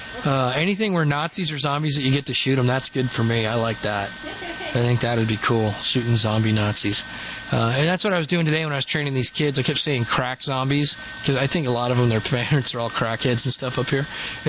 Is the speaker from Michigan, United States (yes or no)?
yes; Michigan, United States; We're just rednecks from Michigan.